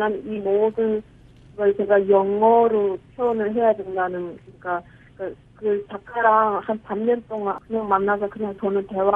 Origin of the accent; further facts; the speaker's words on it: North Korea; also born or lived in China; 저도 똑같은 탈북자였고